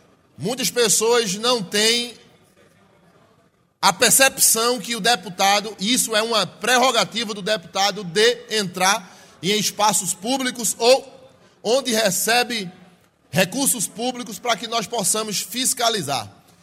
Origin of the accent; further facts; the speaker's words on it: Recife, Pernambuco, Brazil; born there; now in Toritama, Brazil; a cidade que eu nasci, Recife. Cidade maravilhosa. Nasci em Nova Descoberta, Avenida Josélia. A maternidade foi Bairro Lima.